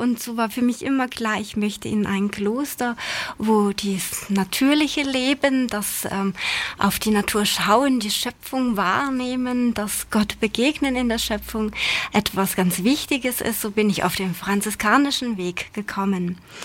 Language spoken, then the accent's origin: German; Hesse, Germany; now in St. Gallen, Switzerland; Ja, ich bin gebürtig aus Deutschland, aus dem Taunus. Ich bin in einer Großfamilie groß geworden mit Opa, Oma, Mama, Tante, Cousins und ich.